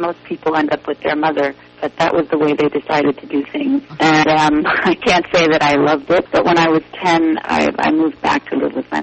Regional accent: Boston, Massachusetts, United States; also born or lived in Berlin, Germany; I was born in Berlin, and I lived there until I was about 2 or 3 years old. And when my parents got divorced, my father and I moved to Boston, but my mother stayed in Berlin.

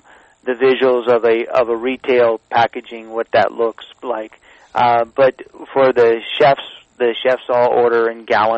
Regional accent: California, United States; I'm actually from the Central Valley.

